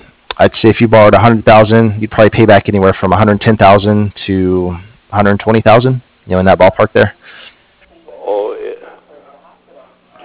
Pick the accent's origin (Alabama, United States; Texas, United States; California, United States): Texas, United States; Comanche; I grew up in Central Texas. The town is really small. It's called Comanche, Texas.